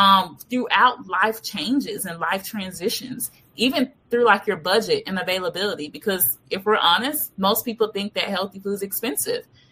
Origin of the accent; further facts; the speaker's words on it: Memphis, Tennessee, United States; I'm African-American. I grew up in the South, originally from Memphis, Tennessee.